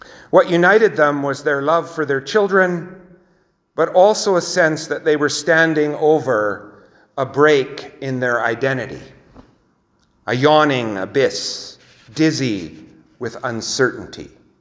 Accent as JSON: {"language": "English", "country": "Canada", "said": "I identify, this is going to be Captain Obvious, as a Canadian white male, cisgender"}